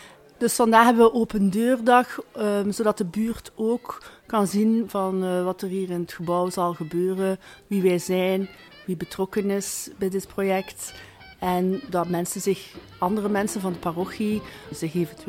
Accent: Ghent, East Flanders, Belgium; ik kom uit Gent.

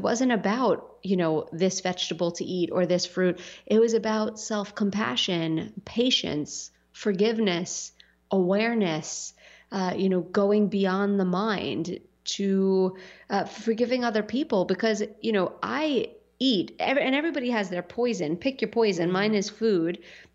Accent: Staten Island, New York, United States; when I grew up in Staten Island, I was a Staten Island girl.

